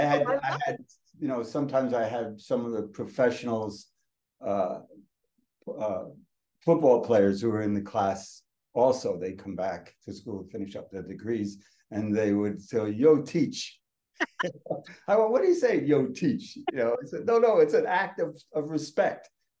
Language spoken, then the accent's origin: English; New York City, New York, United States; I grew up in a little town east of the Mississippi called New York City.